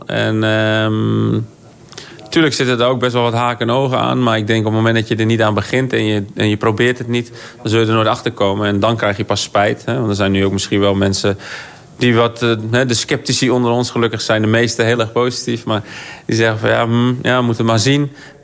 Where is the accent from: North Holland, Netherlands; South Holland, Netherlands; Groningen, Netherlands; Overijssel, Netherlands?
Groningen, Netherlands; Bedum; moved away as an adult; ik ben opgegroeid in Bedum. Maar dit is gewoon ja, Groningen, Bedum, het noorden, hier kom je vandaan. En de club, ik ben als 18-jarige ben ik hier vertrokken.